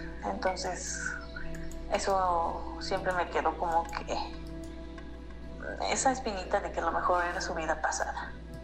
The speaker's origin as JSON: {"language": "Spanish", "region": "State of Mexico", "country": "Mexico", "said": "Nosotros somos del Estado de México, pues nunca hemos ido a la playa, no la conocemos, por decirlo así."}